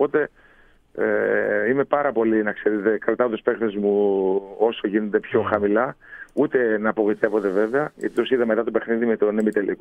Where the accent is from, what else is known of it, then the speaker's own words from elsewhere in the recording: Greece; Γιατί και σαν Έλληνες είμαστε λίγο επιρρεπείς.